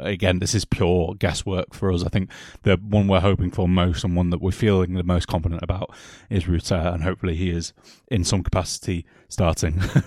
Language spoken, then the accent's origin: English; England, United Kingdom; I am English and I don't give a shit about you.